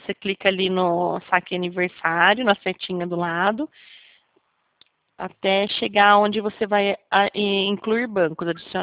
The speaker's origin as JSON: {"language": "Portuguese", "town": "Rio Claro", "region": "São Paulo", "country": "Brazil", "said": "Eu sou daqui de Rio Claro."}